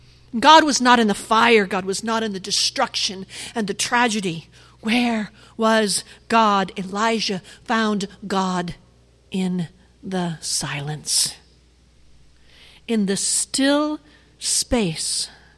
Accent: Downey, California, United States; For 20 years ago, we lived right here. I grew up in Downey.

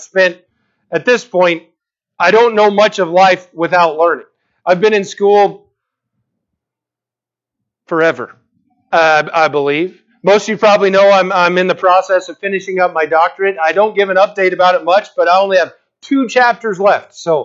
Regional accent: Texas, United States; now in Montana, United States; When I was growing up in Texas, we had what was called the TOS test. Here in Montana, we have other tests.

